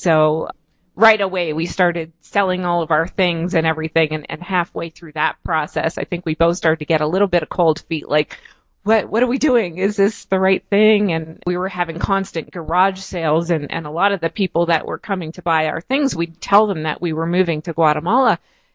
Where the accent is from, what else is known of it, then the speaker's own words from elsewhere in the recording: Canada; now in United States; I'm originally from Canada, actually.